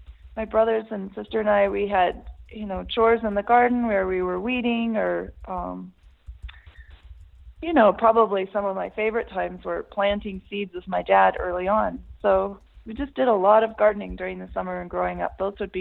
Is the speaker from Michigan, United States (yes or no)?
no; Moiese, Montana, United States; So I grew up in Moise, north of Missoula, close to the Bison Range. And we did a lot of gardening there and outside work, and we were in 4-H and that kind of thing.